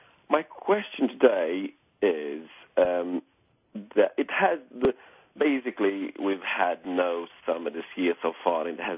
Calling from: Cambridge, East of England, United Kingdom; Cambridge, England.

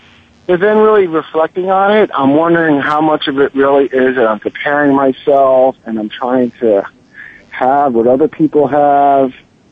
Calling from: Denville, New Jersey, United States; I'm calling from Denville, New Jersey.

